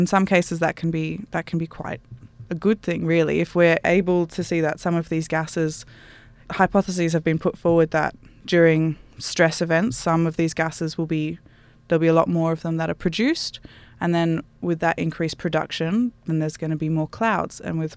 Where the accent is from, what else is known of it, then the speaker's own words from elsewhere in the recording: Canberra, Australian Capital Territory, Australia; I'm from Canberra originally, and when you drive down the coast, there's like, you often see them on the edge of the roads.